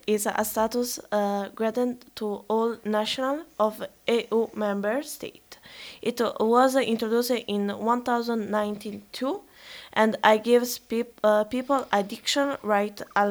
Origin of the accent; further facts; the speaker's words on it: Naples, Campania, Italy; English is a second language; Hi everyone … I am 15 years old, I am from Naples